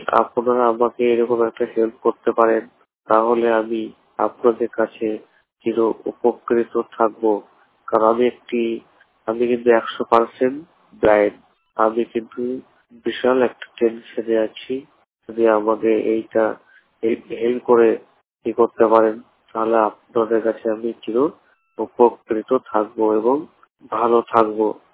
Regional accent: Murshidabad, West Bengal, India; আমার বাড়ি মুর্শিদাবাদ।

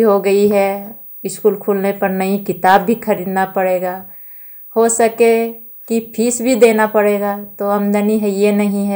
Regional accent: Jharkhand, India; मैं नावाड़ी प्रखंड की रहने वाली हूँ। गांव का नाम गुंजरडी है। बोकारो जिला की हूँ।

